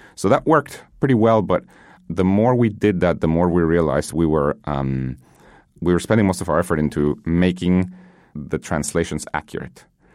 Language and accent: English; Guatemala; I grew up in Guatemala. Learning English was a huge thing.